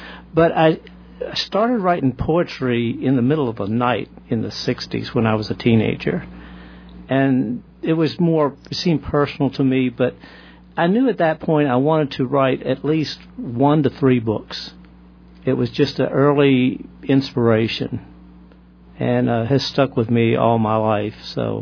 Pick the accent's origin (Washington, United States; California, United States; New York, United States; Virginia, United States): Virginia, United States; Richmond; Well, I was born and raised in Richmond. I've left Richmond 8 times now.